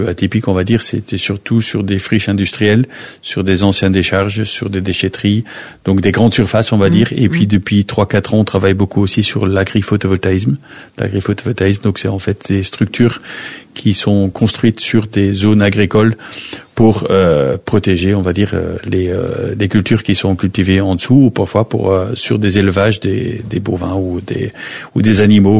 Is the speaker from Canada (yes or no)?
no; Belgium; je suis belge, ça s'entend tout de suite certainement à mon petit accent.